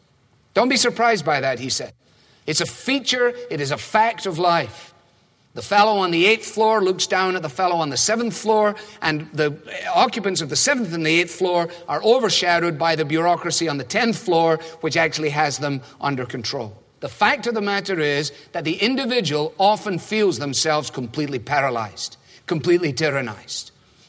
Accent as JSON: {"language": "English", "region": "Scotland", "country": "United Kingdom", "said": "As a Scot, last of the big spenders"}